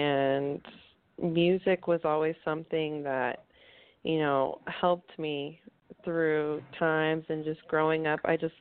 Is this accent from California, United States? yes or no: no; Salem, Oregon, United States; I'm from Salem, Oregon.